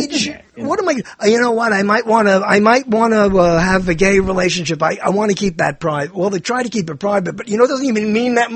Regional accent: Pennsylvania, United States; No, I'm not. I'm a Pennsylvanian

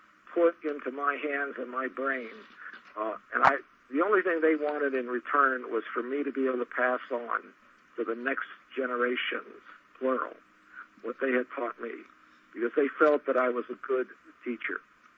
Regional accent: California, United States; born there; Well, I was born in California.

